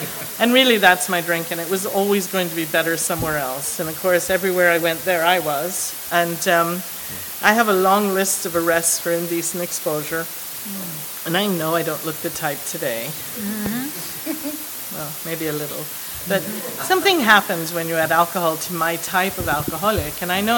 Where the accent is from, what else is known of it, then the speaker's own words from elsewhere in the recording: London, United Kingdom; So I was born in London, I grew up there